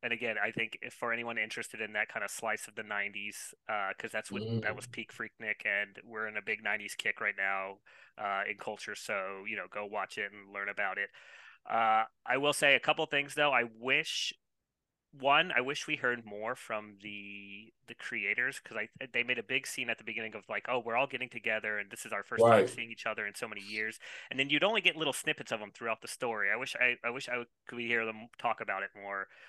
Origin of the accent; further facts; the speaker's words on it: Atlanta, Georgia, United States; I remember actually hearing about it because I grew up in Atlanta.